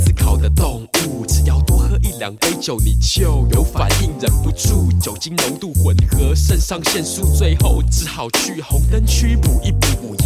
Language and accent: Chinese; Taipei, Taiwan; 我来自台北